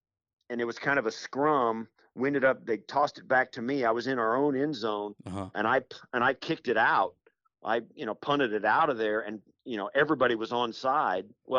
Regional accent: Kansas, United States; I grew up in Western Kansas, in rural Kansas. In fact, we grew up in Broncos country. Grew up out there in a little small farming community

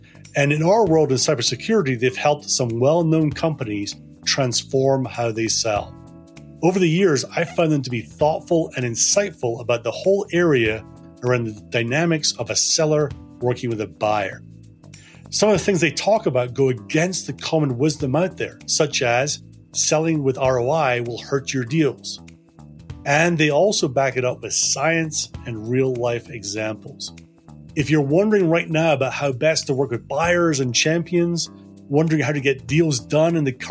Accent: Edinburgh, Scotland, United Kingdom; I was born and bred in Edinburgh, and it's really fun getting to chat with folks from back home for me.

